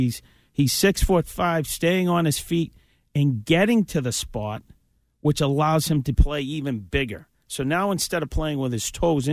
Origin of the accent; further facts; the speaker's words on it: Boston, Massachusetts, United States; there was always Jerry Cheever because I'm a Bostonian.